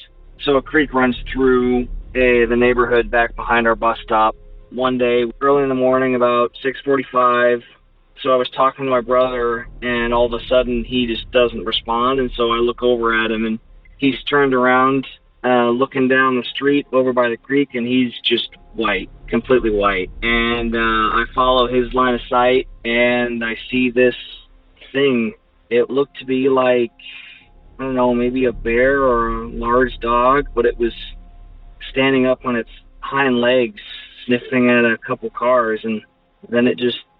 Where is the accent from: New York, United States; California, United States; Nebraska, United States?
Nebraska, United States; Omaha; I'm from Omaha, Nebraska.